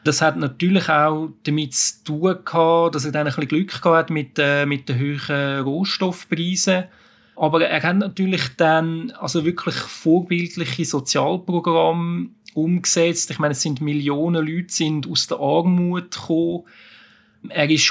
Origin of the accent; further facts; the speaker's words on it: Switzerland; wenn man jetzt damit so als Schweizer drauf schaut, mit unserem Maßstab